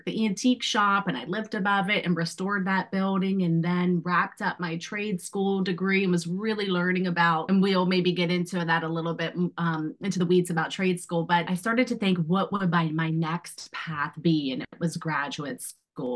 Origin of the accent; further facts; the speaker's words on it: West Virginia, United States; I am born and raised in West Virginia. So I often say I'm a child of Appalachia. I'm really proud of where I'm from. My parents are from West Virginia. And so my whole entire life I spent there.